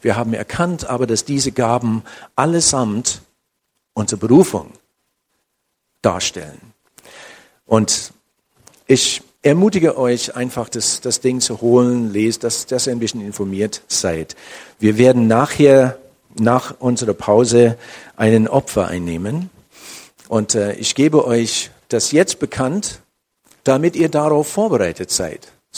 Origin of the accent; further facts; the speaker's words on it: United States; German is a second language; ich als Amerikaner, schenk mir doch, zeige mir die Schönheit dieser Sprache